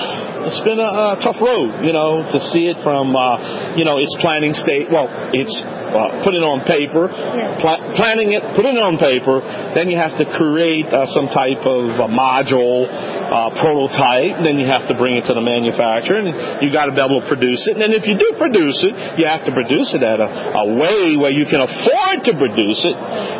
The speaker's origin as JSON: {"language": "English", "region": "Louisiana", "country": "United States", "said": "I'm Cajun, so we're going to murder the names."}